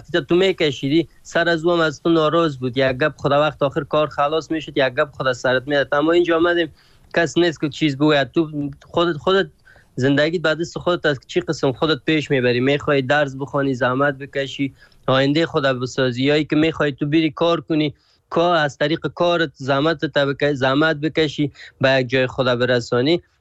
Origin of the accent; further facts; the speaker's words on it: Afghanistan; اگر چیزی که پیش از یکی که پرسانت کنه از کجا هستی بگویم از افغانستان هستم